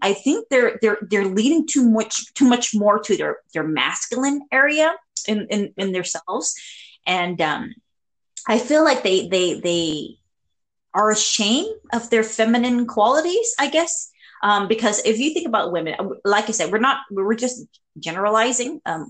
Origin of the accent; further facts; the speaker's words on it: Cambodia; I'm from Cambodia.